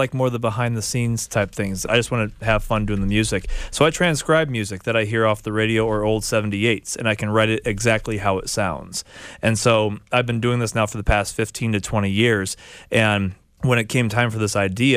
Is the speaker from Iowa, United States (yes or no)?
yes; Davenport, Iowa, United States; I'm from Davenport, Iowa, right on the Mississippi